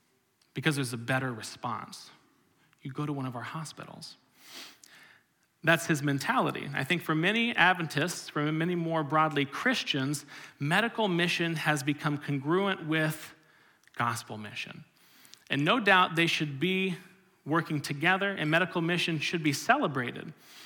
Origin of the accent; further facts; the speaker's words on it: Orlando, Florida, United States; I grew up in Orlando, so you can't go a block without seeing a Florida hospital.